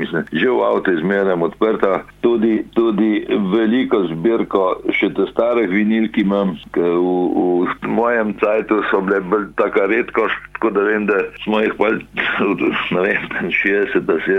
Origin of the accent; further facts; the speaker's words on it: Koper, Coastal–Karst, Slovenia; also born or lived in Postojna; Tako da osnovna šola je prvi pa drugi razred, potem sem pa se preselil v Koper